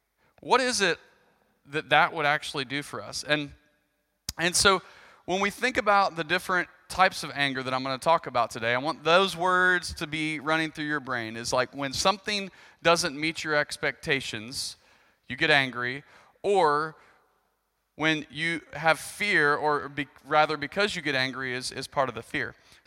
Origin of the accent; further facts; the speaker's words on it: Arkansas, United States; I grew up in Arkansas. We're going to this little lake and we're going to have fun and it's going to be great.